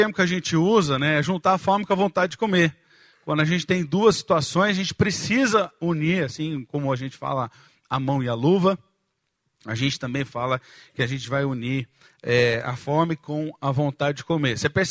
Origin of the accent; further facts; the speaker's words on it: Campinas, São Paulo, Brazil; now in Curitiba, Brazil; eu vim de Campinas, era mais fácil